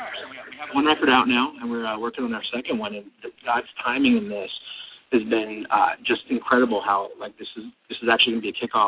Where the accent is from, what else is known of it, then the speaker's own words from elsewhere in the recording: Alexandria, Louisiana, United States; also born or lived in New Orleans; I grew up in there in Alexandria and went to college in Lafayette.